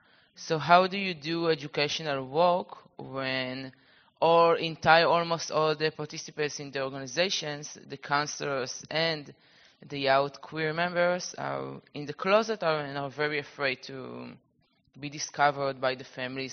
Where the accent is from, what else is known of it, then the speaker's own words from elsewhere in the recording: Israel; from Israel